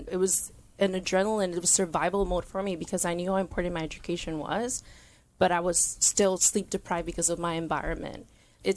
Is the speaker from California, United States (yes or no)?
yes; Pomona, California, United States; I grew up in Pomona as well, and my mom is also a cancer survivor.